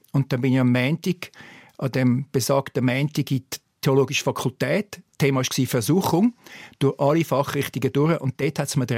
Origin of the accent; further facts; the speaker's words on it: Zurich, Switzerland; ich bin dort aufgewachsen in Zürich